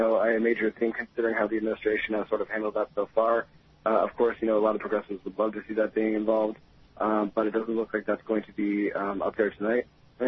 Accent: San Francisco, California, United States; Yeah, and I'm from San Francisco, so I was all with the Niners

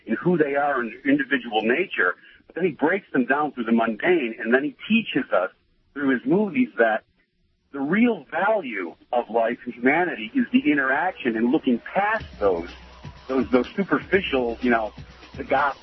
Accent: Chicago, Illinois, United States; I grew up in Chicago, so, and I'm 45, so all of those movies had a special, you know, relevance and formation of who I am.

